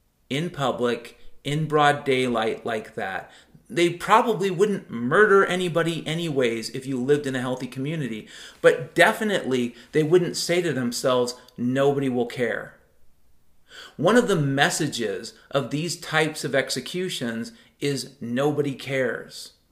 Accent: Mount Vernon, Washington, United States; But I grew up in Mount Vernon, Washington. That's a place I was born.

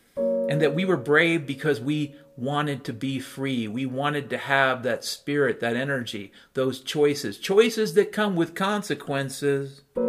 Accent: Ireland; I'm Irish, I guess

